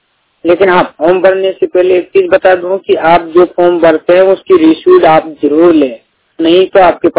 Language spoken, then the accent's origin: Hindi; Rajasthan, India; राजस्थान अजमेर जिले से हूँ। ग्रामीण क्षेत्र का रहने वाला हूँ